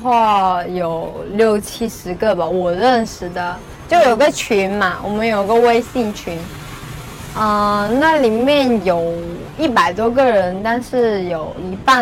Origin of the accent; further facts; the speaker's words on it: Guangdong, China; 我来自广东，我今年21岁，然后是一名大三的学生。